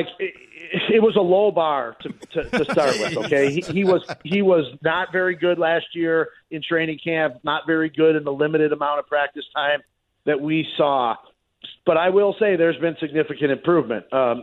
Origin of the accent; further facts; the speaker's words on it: Chicago, Illinois, United States; I grew up in Chicago. It took me a long time for people to stop looking at me as an outsider.